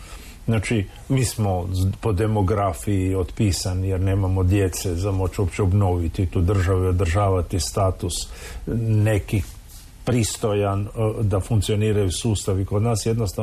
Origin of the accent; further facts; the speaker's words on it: Dalmatia, Croatia; Klima je kao kod nas u Dalmaciji.